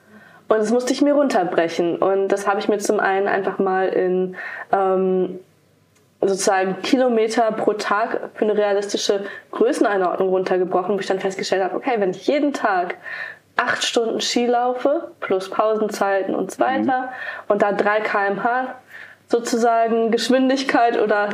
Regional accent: Bielefeld, North Rhine-Westphalia, Germany; ich komme ursprünglich aus Bielefeld.

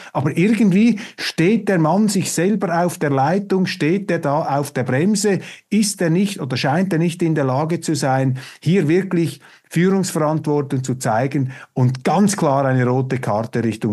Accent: Switzerland; Und ich sage Ihnen das jetzt als Schweizer

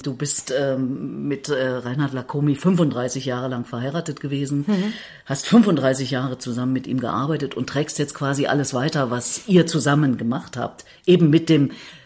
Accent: Erfurt, Thuringia, Germany; Naja, ich komme ja aus Erfurt, aus der Stadt, und insofern ist mir das nicht ganz so nah. Aber wir sind beide Thüringerinnen

